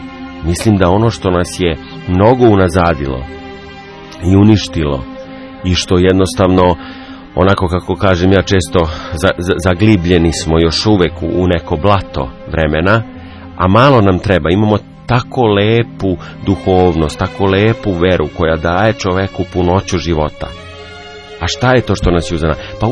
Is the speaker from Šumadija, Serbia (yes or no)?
yes; Pajazitovo, Šumadija, Serbia; Ja sam poreklom tu iz sela Pajazitova, koje je na 15 km od Kragujevca, i moja cijela porodica je odatle, po očevoj liniji, po majčinoj isto iz okolnih sela grada Kragujevca, isto dugi niz godina, znači tu smo čisti Šumadinci.